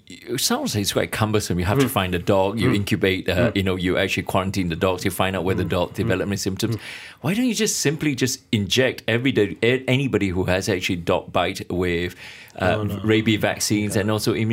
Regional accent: Kota Bharu, Kelantan, Malaysia; I'm from Kota Baru.

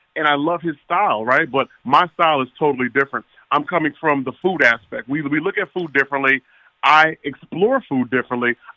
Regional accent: Stratford, Connecticut, United States; For me, like I said, I was born and raised in Stratford, Connecticut.

